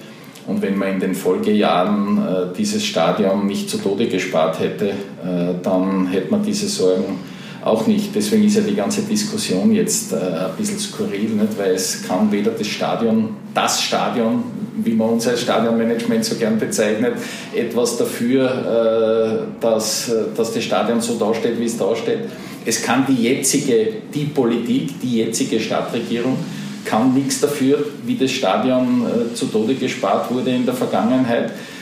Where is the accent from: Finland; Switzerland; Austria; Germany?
Austria; Graz, Styria; Ich bin ein waschechter Grazer, das ist meine Heimat.